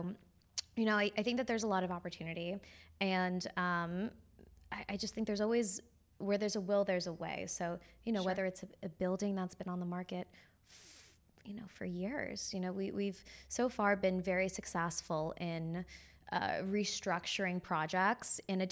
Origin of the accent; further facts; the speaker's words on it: New York City, New York, United States; So I am a New Yorker. I was born in the Upper East Side.